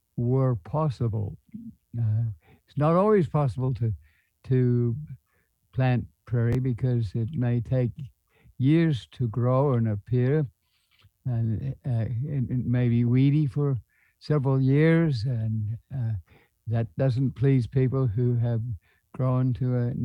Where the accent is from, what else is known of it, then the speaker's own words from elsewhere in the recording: Australia; And I, as an Australian, got involved